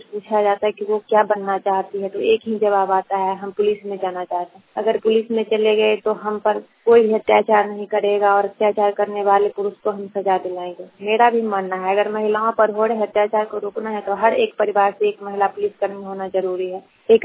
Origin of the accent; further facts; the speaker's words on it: Bhusari, Bihar, India; समस्तीपुर के भुसारी गांव छतौना पंचायत की रहने वाली हूँ।